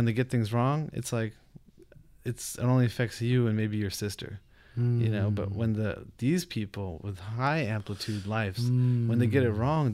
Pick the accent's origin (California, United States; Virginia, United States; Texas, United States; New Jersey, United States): New Jersey, United States; I grew up in New Jersey, not far from Rami, and we're not distant in age.